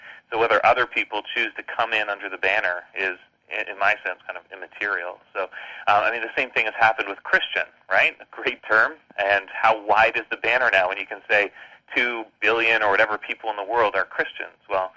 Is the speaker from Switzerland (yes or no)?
no; Canada; it's partly maybe just being Canadian versus being American. That just means we have a different view of the world, right?